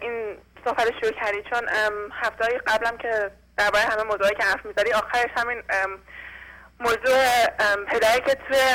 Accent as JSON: {"language": "Persian", "country": "Iran", "tie": "born or raised there", "moved": "yes", "said": "من تو ایران بزرگ نشدم، یعنی بزرگ شدم ولی چند سالی هستش که بیرون از ایران زندگی میکنم."}